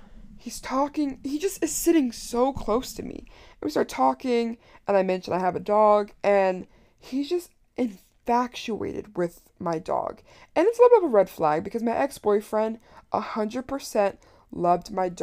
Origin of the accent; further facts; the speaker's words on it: Maryland, United States; oh no, I'm not actually from Connecticut, I'm from Maryland.